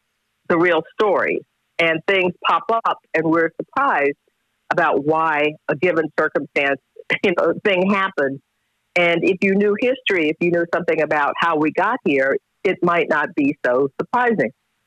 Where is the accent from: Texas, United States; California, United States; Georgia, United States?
Texas, United States; I integrated the schools in my town, in my hometown. I was the first Black child to go to a white school in my town.